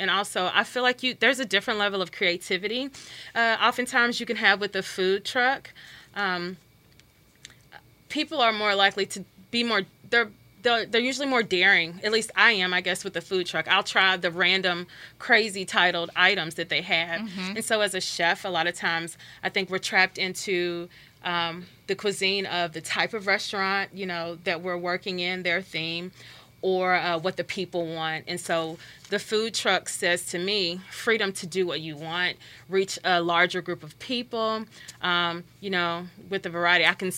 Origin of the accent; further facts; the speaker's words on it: Louisville, Kentucky, United States; I'm from Louisville, Kentucky, so I still have some of that Southern, you know, heritage in me.